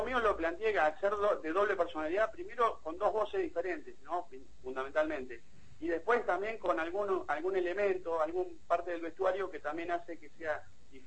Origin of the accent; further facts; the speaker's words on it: La Plata, Buenos Aires Province, Argentina; now in América, Argentina; para mí es algo especial porque yo soy de La Plata, digamos, y estoy viviendo acá en América, cerca de Trenquelauquen